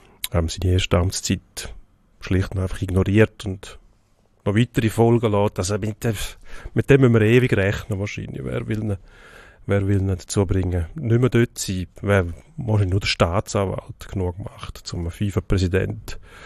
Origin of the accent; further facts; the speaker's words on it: Argentina; Ja, wir als Argentinier hängen natürlich der Triumph und die Freude und Vorfreude.